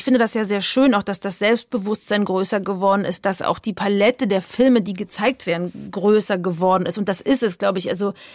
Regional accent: Berlin, Germany; ich bin ja in Ostberlin groß geworden

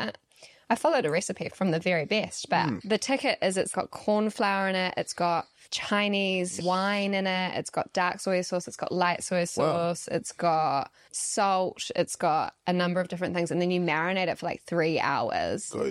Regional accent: Mount Eden, Auckland, New Zealand; born there; also born or lived in Ellerslie / Onehunga / Glendowie; So I was born in Mount Eden, and then I moved to Ellerslie, then I moved to Onehunga, then I moved to Glendowie

